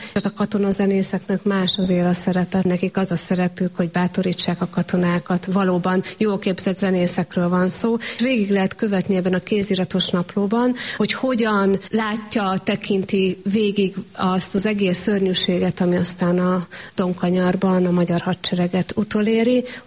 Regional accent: Kaposvár, Somogy, Hungary; born there; én is kaposvári születésű vagyok

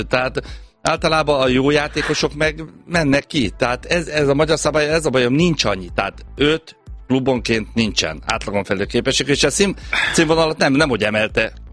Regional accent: Budapest, Hungary; born there; Ne, én mondom ősfadistaként, mert ott születtem, ott fogok meghalni.

